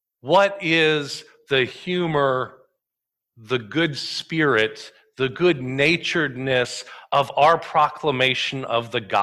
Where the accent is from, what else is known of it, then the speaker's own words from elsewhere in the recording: Southeast, United States; Growing up in the Southeast, you learn a lot of church jokes about the best way for churches to do mission.